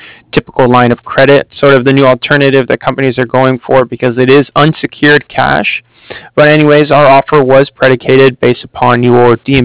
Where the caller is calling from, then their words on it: Cardiff, Wales, United Kingdom; I'm calling from Cardiff.